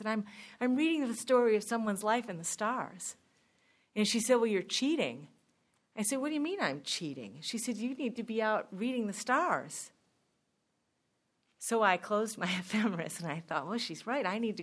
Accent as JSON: {"language": "English", "region": "Michigan", "country": "United States", "tie": "born or raised there", "said": "I grew up in Southeast Michigan. I went to school here. I didn't move to Northern Michigan until 2002."}